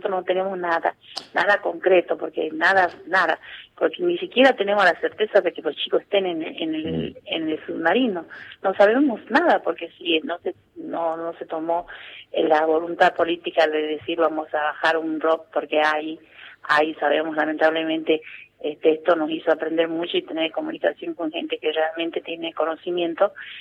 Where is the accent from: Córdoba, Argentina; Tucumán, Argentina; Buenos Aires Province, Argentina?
Tucumán, Argentina; Yo soy de Tucumán, he estado en Mar del Plata un año y dos meses